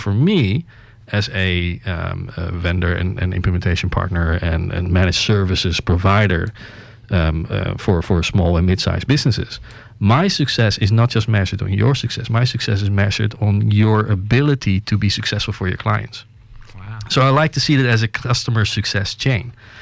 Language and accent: English; Netherlands; I told you I was from the Netherlands, and I told you how we think about money.